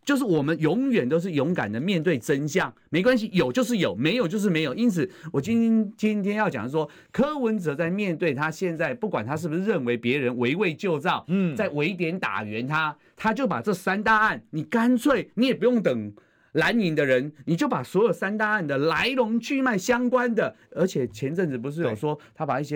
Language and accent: Chinese; Taiwan; 我们台湾人民，我还是要强调一次，我们不欠蓝，不欠绿，不欠白